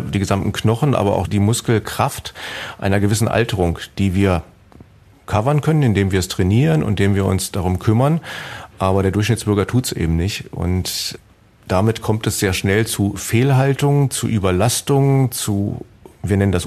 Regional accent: Hanover, Lower Saxony, Germany; Ich komme aus Hannover, deswegen habe ich immer noch ein Herz in Hannover

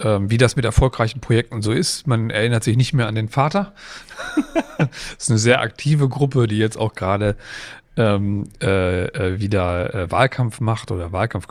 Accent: Kiel, Schleswig-Holstein, Germany; Ich komme auch aus Kiel

